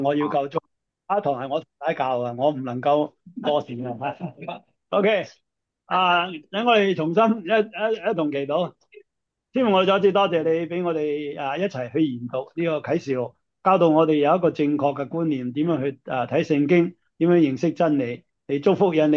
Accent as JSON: {"language": "Cantonese", "country": "China", "said": "咁我哋中国人啊，更加觉得五加皮添啦"}